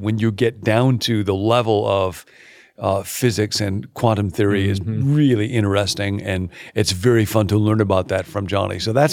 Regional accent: Rockford, Illinois, United States; So it was a, I think relatively typical childhood, and I enjoyed growing up in Rockford a ton.

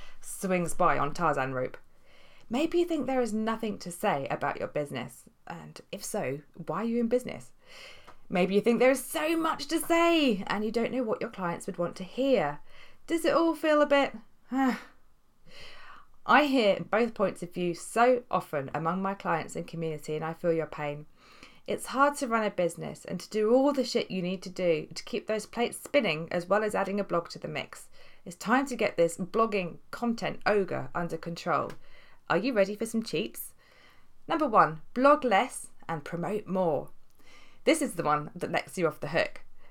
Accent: United Kingdom; I am British after all.

